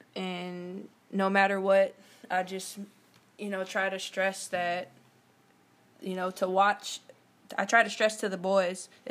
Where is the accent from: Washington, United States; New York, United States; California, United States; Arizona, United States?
California, United States; it's a lot different from what I'm used to, being born and raised in California.